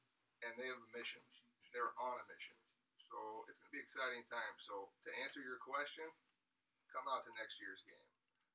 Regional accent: West Coast, United States; Man, I'm a West Coast guy, so I have to go with my hometown.

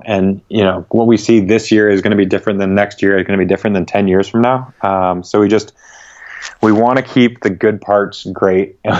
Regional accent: New England, United States; Because I'm from New England, where maple syrup is native here in the United States

